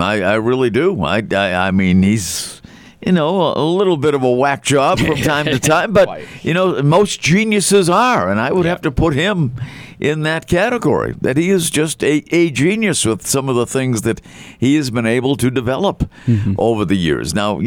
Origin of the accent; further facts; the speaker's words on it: Massachusetts, United States; And of course, growing up in Massachusetts, Kennedy was a god.